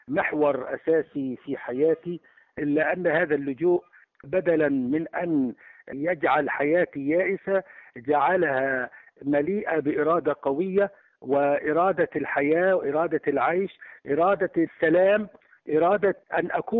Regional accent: Bashshit, Palestine; now in Khan Yunis, Palestine; من مواليد 1950، لاجئ فلسطيني من قرية بشيت قضاء الرملة، أسكن خان يونس،

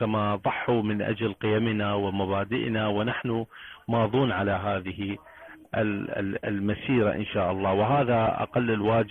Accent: Iraq; من العراق

